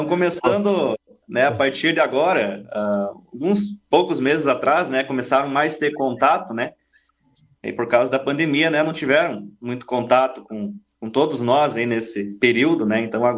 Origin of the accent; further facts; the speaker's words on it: Entre-Ijuís, Rio Grande do Sul, Brazil; Primeiramente, sou natural de Entre Juiz, né, uma cidadezinha lá no Rio Grande do Sul.